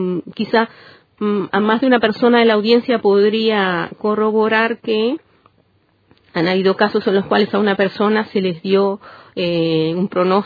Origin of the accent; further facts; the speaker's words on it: Uruguay; Nosotros somos, como ciudadanía uruguaya, los que tenemos que influenciar a nuestros representantes